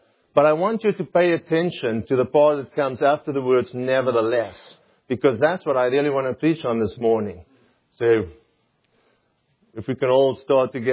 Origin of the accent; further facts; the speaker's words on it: South Africa; When I grew up in South Africa, we used to go fishing.